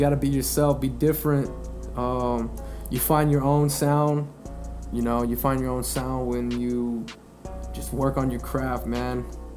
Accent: Flagstaff, Arizona, United States; a lot of my friends from my hometown of Flagstaff really fuck with me.

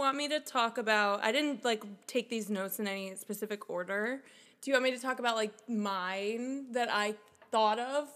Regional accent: New Jersey, United States; we all loved it because we're all from New Jersey. So to us, it felt like, exactly.

